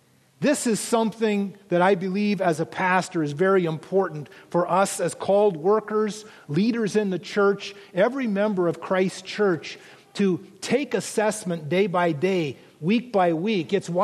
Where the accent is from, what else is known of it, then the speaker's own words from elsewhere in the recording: Oregon, United States; Wasn't that the question of the gunman in Roseburg? My home state